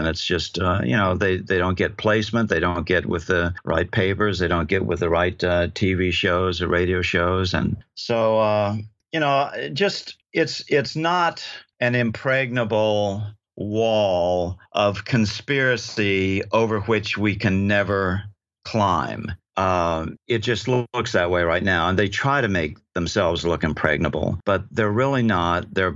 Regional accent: Virginia, United States; I grew up in Northern Virginia and horse country

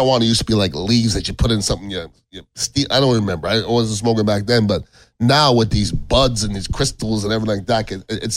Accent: Canada; born there; And I'm being Canadian born.

